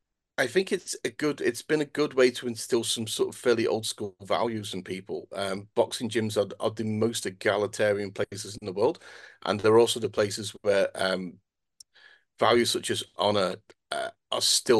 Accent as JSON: {"language": "English", "town": "Runcorn", "region": "North West England", "country": "United Kingdom", "tie": "born there", "accent": "Scouse", "said": "You know, I was born in Runcorn, and I'm very, very Scouse."}